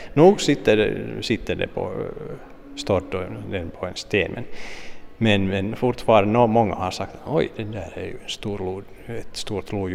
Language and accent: Swedish; Ostrobothnia, Finland; vi som österbottningar ska känna våra omgivningar bättre.